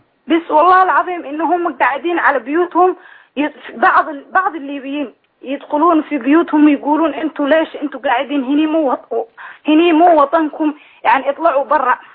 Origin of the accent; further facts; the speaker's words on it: Somalia; أنا يا شيخي من الصومال